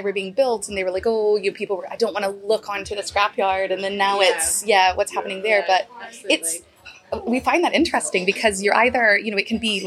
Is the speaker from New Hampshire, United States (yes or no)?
no; Texas, United States; now in Leith, United Kingdom; I'm originally born and raised in Texas and we say the same thing. Like, I'm from Texas. I'm not from the States. I'm from Texas.